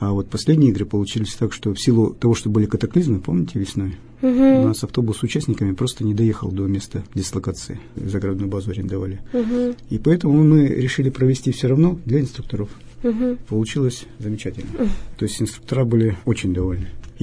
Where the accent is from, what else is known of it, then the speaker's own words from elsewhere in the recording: Kamensk-Uralsky, Sverdlovsk Oblast, Russia; мы пробовали приглашать школы с Каменского-Уральского, так как это мой родной город.